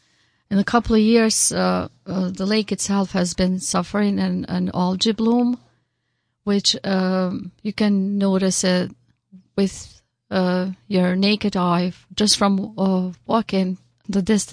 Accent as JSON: {"language": "English", "country": "Albania", "moved": "yes", "lives_now": "Lake Huntington, United States", "said": "originally I'm from Albania, so I was not born in Lake Huntington, but I have been living in Lake Huntington, New York for the last 2 decades."}